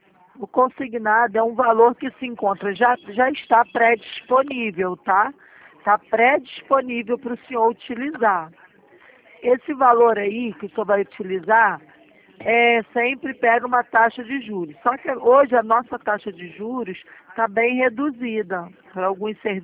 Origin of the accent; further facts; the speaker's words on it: Ourinhos, São Paulo, Brazil; sou da cidade de Ourinhos, São Paulo